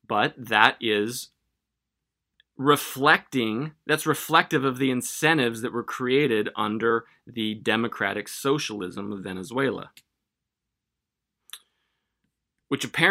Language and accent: English; United States; because, God bless it, I'm an American.